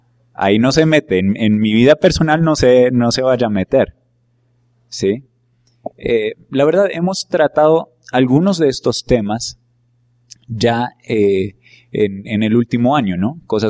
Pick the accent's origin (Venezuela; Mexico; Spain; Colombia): Colombia; siendo colombiano, viviendo acá, pues uno debe conocer esos lugares